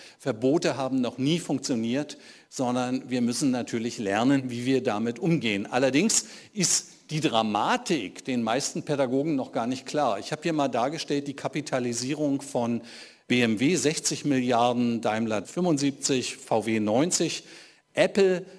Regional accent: Berlin, Germany; Ich bin Berliner, ich habe 1989 den Fall der Berliner Mauer erlebt.

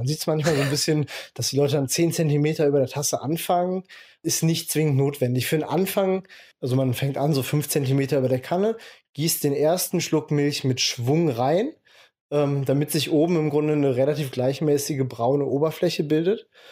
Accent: Bonn, North Rhine-Westphalia, Germany; born there; Dann war das ein Gebirgspanorama, thematisch an das Siebengebirge angelehnt, weil ich gebürtiger Bonner bin.

